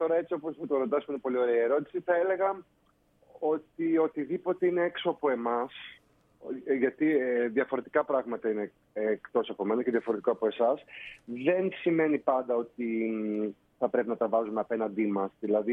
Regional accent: Nogia, Crete, Greece; Έχω καταγωγή από τα Νόγια, το Ρέθυμνο.

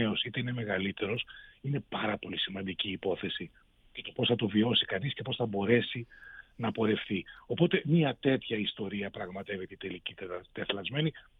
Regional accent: Greece; εμείς ως Έλληνες που ζούμε τόσο δύσκολες στιγμές

